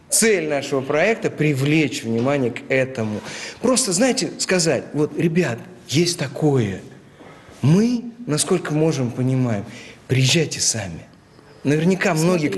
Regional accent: Penza, Penza Oblast, Russia; Я из Пензы.

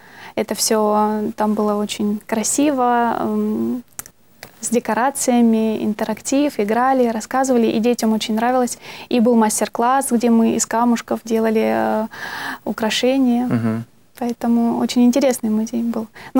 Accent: Sverdlovsk Oblast, Russia; Родилась в Тверской области, деревня Городище. Потом родители переехали в Свердловскую область. И там мы прожили около 13-14 лет. Я училась там сначала в поселке Белоярском, потом 4 года в городе Заречном

